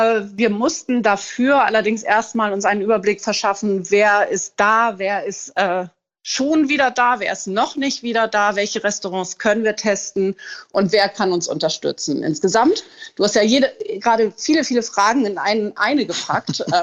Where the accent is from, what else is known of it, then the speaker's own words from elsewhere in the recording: Hamburg, Germany; moved away as an adult; now in Portugal; aus Hamburg tatsächlich weggegangen, weil Hamburg eigentlich meine Heimatstadt ist und ich die Stadt auch sehr, sehr liebe.